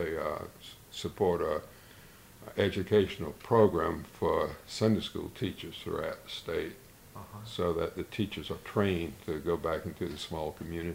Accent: Weldon, North Carolina, United States; And you know, I noticed growing up in Weldon that most of the people, their closest friends were from the church that they belonged to.

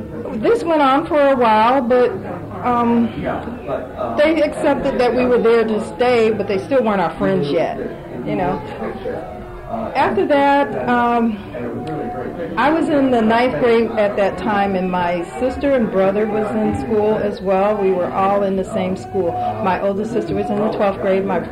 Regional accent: Syracuse, New York, United States; I grew up in New York, Syracuse, New York, upstate area, and my parents kind of moved there to get away from the South.

